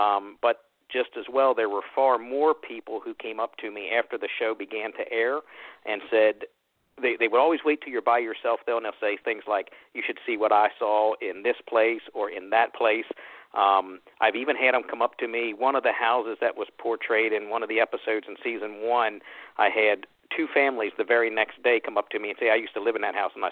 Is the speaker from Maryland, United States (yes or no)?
yes; Maryland, United States; Actually, I grew up in Maryland, which is only 15 minutes, 20 minutes from Shepherdstown.